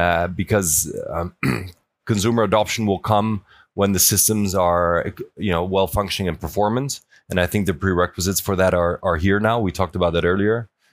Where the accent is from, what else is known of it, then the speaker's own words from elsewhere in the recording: Netherlands; now in Munich, Germany; I'm from the Netherlands, I live in Munich.